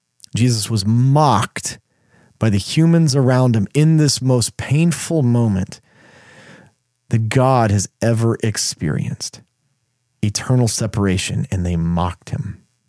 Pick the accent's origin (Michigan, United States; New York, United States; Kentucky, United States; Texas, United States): Texas, United States; I'm from the United States, and furthermore, I'm from Texas